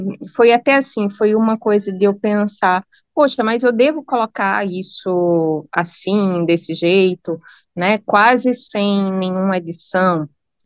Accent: Brazil; also born or lived in United Kingdom; lá a gente é brasileiro, né? A gente está estrangeiro

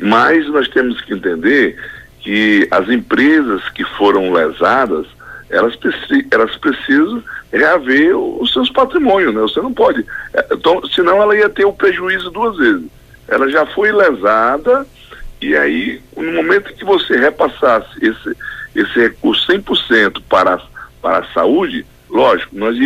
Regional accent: Acre, Brazil; É um prazer estar mais uma vez aí na nossa querida Rádio Senado, que tem uma audiência maravilhosa lá no meu estado

